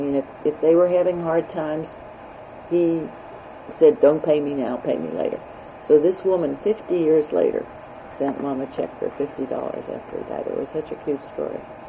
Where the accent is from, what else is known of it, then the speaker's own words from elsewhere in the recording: Pittsburgh, Pennsylvania, United States; born there; I was born in Pittsburgh on a street right around the corner, Hobart Street.